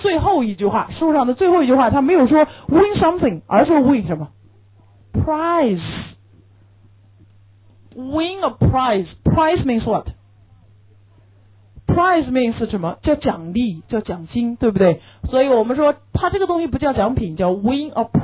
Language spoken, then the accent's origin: Chinese; China; 汉语当中一张口说出来我们中国人不会理解错